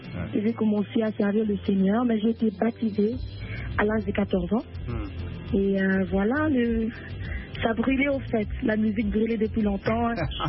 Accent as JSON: {"language": "French", "country": "South Africa", "tie": "born or raised there", "said": "J'ai grandi en Afrique du Sud"}